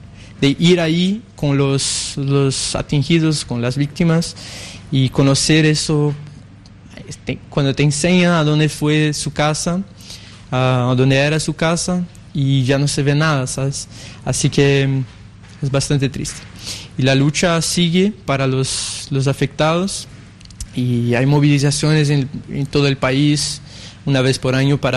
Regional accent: Brazil; Esta exposición trata de 3 crímenes y desastres ambientales que pasaron en mi país.

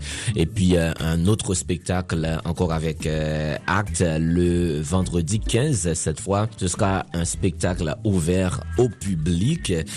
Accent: Port-au-Prince, Ouest, Haiti; Chez nous en Haïti, à Port-au-Prince

